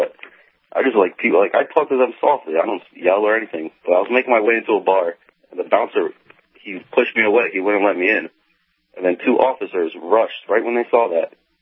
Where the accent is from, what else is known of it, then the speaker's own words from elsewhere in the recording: Connecticut, United States; born there; I said, I was born in Connecticut.